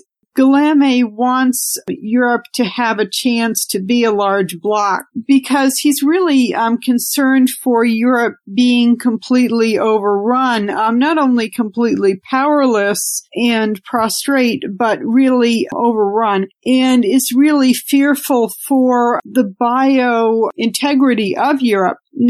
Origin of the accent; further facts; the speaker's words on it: United States; as an American, it can be rather odd